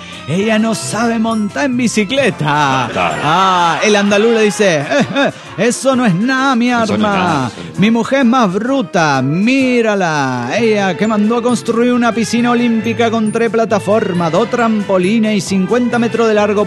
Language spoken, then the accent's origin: Spanish; Oaxaca, Mexico; de Oaxaca.